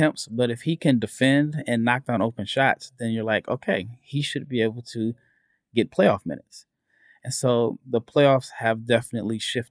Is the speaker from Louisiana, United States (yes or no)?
no; Omaha, Nebraska, United States; You know, I'm from Omaha, born and raised, and, you know, Creighton fans are still a little bit bitter of him leaving.